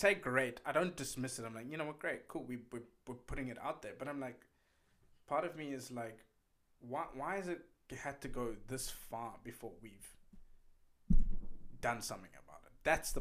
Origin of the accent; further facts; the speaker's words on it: South Africa; people back home, my home country, South Africa.